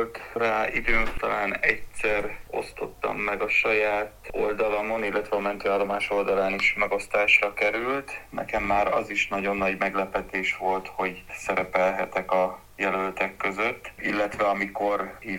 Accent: Miskolc, Borsod-Abaúj-Zemplén, Hungary; Ugye én az Avason nőttem fel Miskolcon

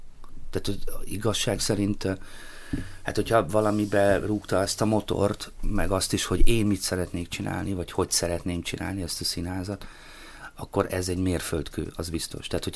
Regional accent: Hungary; tehát magyarországi színészként, vagy magyarként

